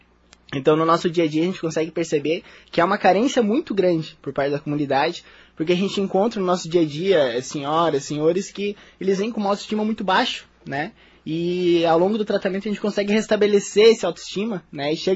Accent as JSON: {"language": "Portuguese", "town": "Joinville", "region": "Santa Catarina", "country": "Brazil", "said": "Eu vim de longe, né? Eu vim de Joinville, São Francisco do Sul."}